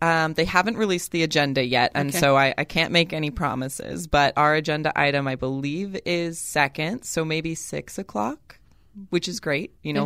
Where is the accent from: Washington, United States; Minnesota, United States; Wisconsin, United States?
Washington, United States; now in California, United States; I'm very lucky and grateful to be a Californian. I was not born one. I'm from Washington State.